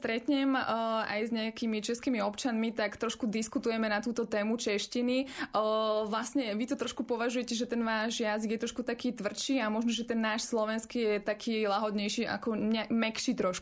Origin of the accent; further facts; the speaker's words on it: Skalité, Žilina Region, Slovakia; Ano, jsou to Kysuce a konkrétně pochádzam z obce Skalité.